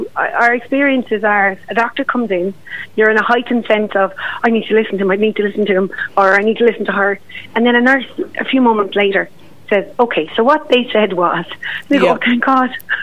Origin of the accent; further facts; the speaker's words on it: Ireland; oh, positive recognition campaign, it's very American and we're Irish.